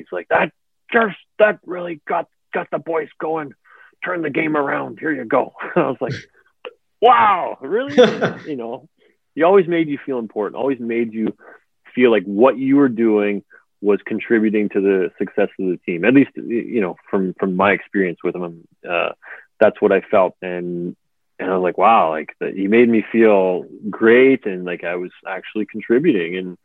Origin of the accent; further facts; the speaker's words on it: Windsor, Ontario, Canada; I had a choice to go to University of Windsor, play in my hometown, or I was trying to go out west and trying on my own.